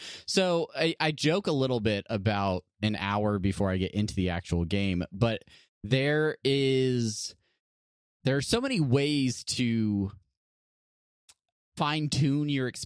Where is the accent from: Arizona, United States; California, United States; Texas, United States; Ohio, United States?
California, United States; San Diego; My favorite team, the Padres, because I love disappointment and I love heartache, and I grew up in San Diego.